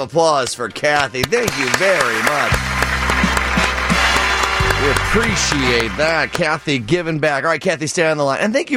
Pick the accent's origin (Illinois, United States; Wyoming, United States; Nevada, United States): Illinois, United States; Downers Grove; Sorry, I love the suburbs. I grew up in Downers Grove.